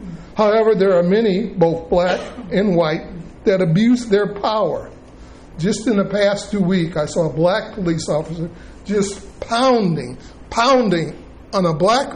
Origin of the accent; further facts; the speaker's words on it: the South, United States; born there; I was born in the South where they had drinking fountains, one for white and one for colored.